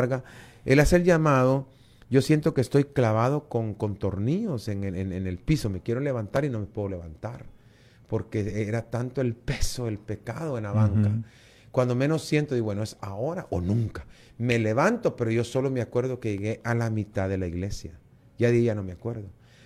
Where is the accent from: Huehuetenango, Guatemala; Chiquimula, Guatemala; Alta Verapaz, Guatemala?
Chiquimula, Guatemala; Ah, yo soy de Chiquimula.